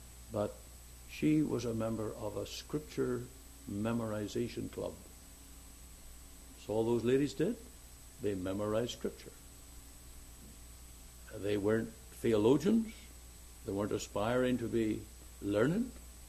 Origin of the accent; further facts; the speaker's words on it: Canada; I'm from Canada.